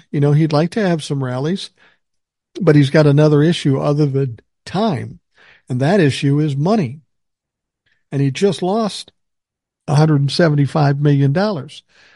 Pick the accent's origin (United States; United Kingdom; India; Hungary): United States; I'm sorry. I'm an American. I don't speak a foreign language.